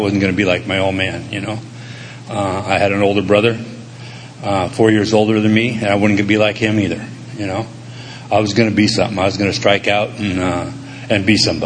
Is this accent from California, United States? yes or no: yes; Alameda, California, United States; I was born and raised in Alameda, California, Northern California, an island in San Francisco Bay.